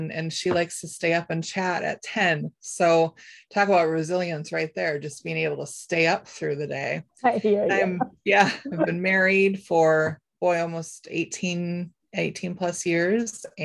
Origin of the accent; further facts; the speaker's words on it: Minnesota, United States; now in Wisconsin, United States; and I come to you from the state of Wisconsin. I'm a transplant from Minnesota